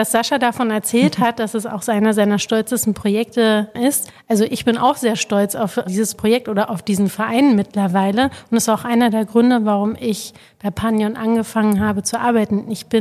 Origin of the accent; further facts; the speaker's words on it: Berlin, Germany; Weil ich bin Berlinerin und bin halt auch mit Zwischennutzung sozusagen sozialisiert worden.